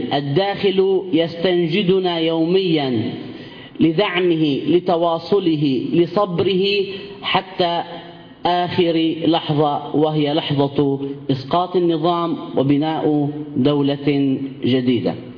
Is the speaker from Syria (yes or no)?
yes; Syria; ينبغي أن نتناقش كسوريين حول مستقبل سوريا.